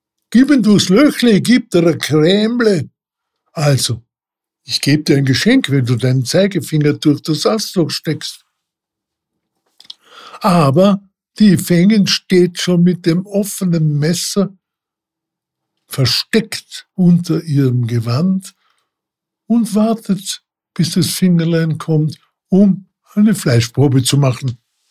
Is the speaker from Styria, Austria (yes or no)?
no; Vorarlberg, Austria; Ich bin Vorarlberger und möchte euch unsere verschiedenen Dialekte ein bisschen näher bringen.